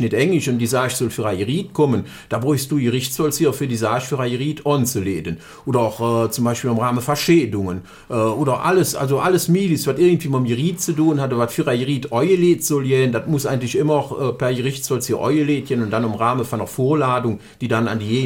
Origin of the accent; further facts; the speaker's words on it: Rhineland, Germany; Ich bin 41 Jahre alt und ich stamme aus Rheinland.